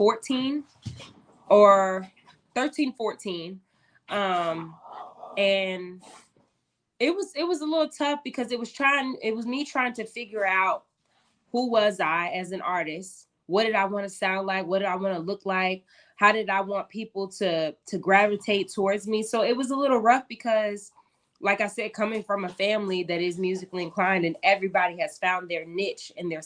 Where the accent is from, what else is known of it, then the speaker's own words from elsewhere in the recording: Austin, Texas, United States; Back then, you knew if you was really from Austin, there's certain staples here that have happened, certain names